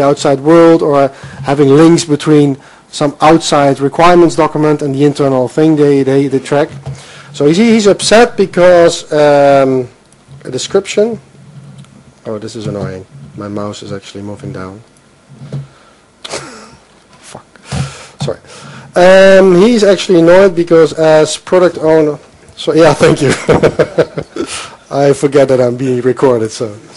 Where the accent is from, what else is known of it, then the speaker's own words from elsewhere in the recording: Netherlands; I'm obviously from the Netherlands.